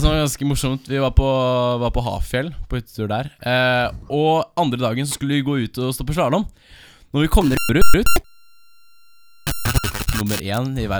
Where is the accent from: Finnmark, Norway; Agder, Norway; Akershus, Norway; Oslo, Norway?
Oslo, Norway; Jeg er middelmådig gutt fra Oslo Øst.